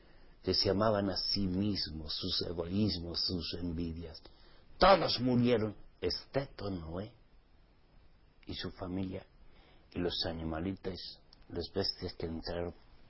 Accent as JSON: {"language": "Spanish", "region": "Basque Country", "country": "Spain", "said": "Como vasco que soy"}